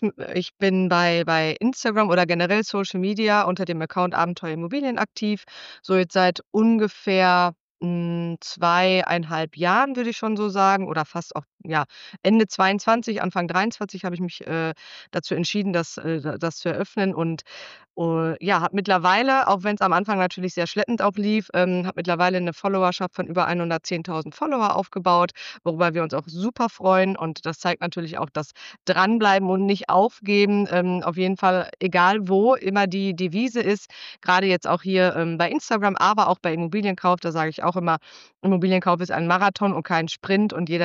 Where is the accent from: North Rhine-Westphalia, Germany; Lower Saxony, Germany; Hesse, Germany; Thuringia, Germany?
North Rhine-Westphalia, Germany; also born or lived in Cologne; ich komme aus dem Ruhrgebiet, also ich wohne in Gelsenkirchen, bin hier im Kreis Recklinghausen auch aufgewachsen, hatte einen kurzen Abstecher in Köln, aber bin jetzt mittlerweile auch wieder hier im Ruhrgebiet gelandet